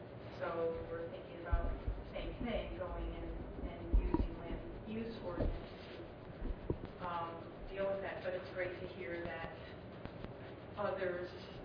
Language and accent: English; New York, United States; because I'm from New York State, and we have really stiff preemption there